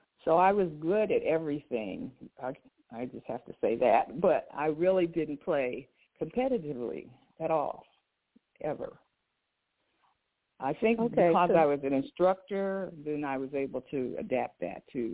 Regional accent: Des Moines, Iowa, United States; I was actually from Des Moines, Iowa, went to a technical high school

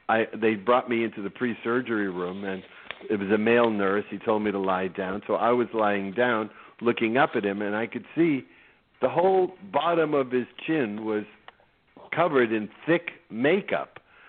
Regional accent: Boston, Massachusetts, United States; accent: Boston; also born or lived in New York; Boston via New York.

